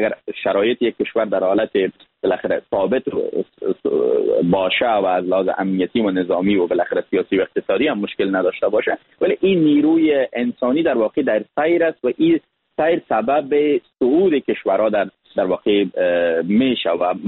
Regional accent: Afghanistan; چون یک از افغانستان هستم و با افتخار تمام این نام و عزت و هویت هر جای دنیا بالاخره بودیم با خود ما حمل کردیم

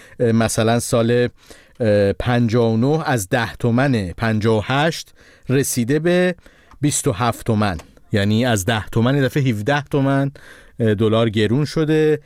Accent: Iran; moved away; خب 1000 تومان سالی بود که من از ایران اومدم، سال 88.

